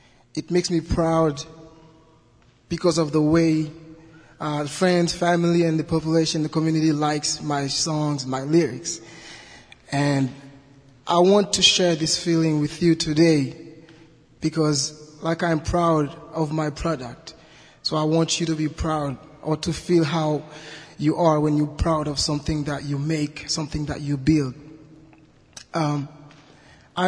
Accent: Cité Soleil, Ouest, Haiti; I'm from Cité Soleil.

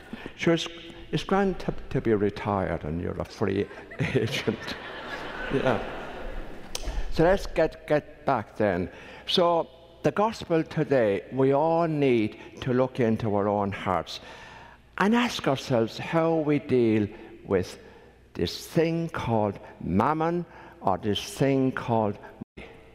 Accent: Ireland; And as an Irishman, I have to be very fair too and say our own country, little Ireland

